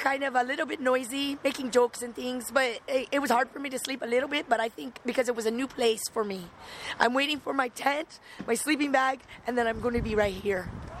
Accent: San Diego, California, United States; I'm from San Diego.

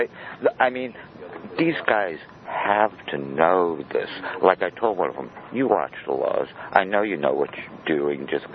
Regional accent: Brooklyn, New York, United States; I mean, I'm from Brooklyn, and I've lived in other big cities.

